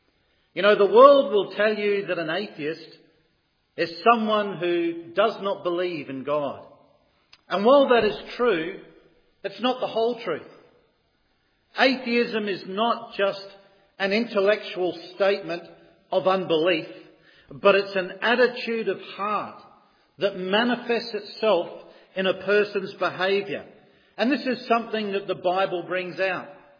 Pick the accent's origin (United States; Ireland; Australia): Australia; Fremantle, Western Australia; born there; as you can tell by my brogue, I wasn't born in Newton Arts. I was born in Fremantle in Western Australia.